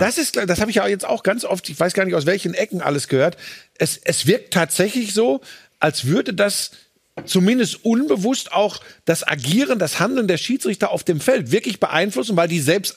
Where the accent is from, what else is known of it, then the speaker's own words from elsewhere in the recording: North Rhine-Westphalia, Germany; ich darf das jetzt einmal als Ruhrpottler sagen